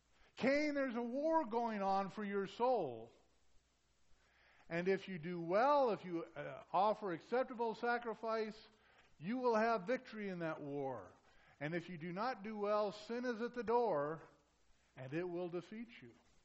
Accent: Arizona, United States; I've never seen such barren land, and I'm from Arizona.

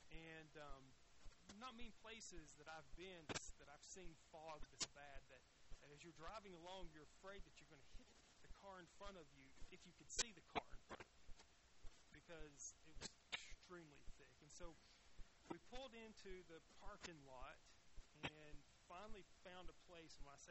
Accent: the South, United States; And I'm from the South. And from the South, you're not used to the big mosquitoes.

